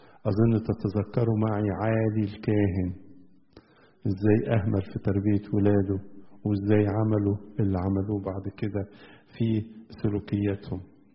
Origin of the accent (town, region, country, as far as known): Egypt